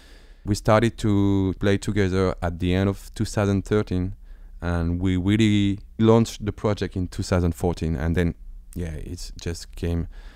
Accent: Besançon, Bourgogne-Franche-Comté, France; I come from Besançon, it's the east of France.

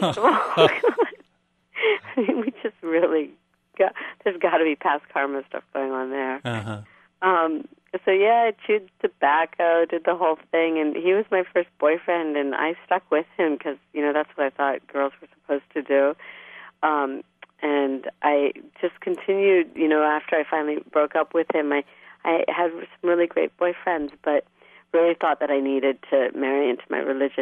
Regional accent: West Virginia, United States; growing up in West Virginia, I go off to India

